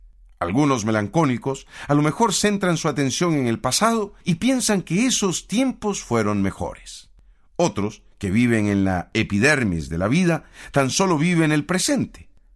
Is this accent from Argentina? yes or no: no; Costa Rica; Como comunidad costarricense, el año que iniciamos se presenta lleno de expectativas y retos.